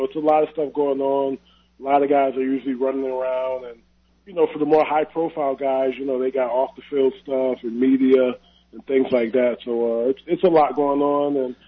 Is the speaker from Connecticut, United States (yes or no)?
yes; Hartford, Connecticut, United States; Yeah, I grew up in Hartford, went to high school in Windsor, Connecticut. It's a small suburb, you know, right outside the city. And, yeah, born and raised a New England kid.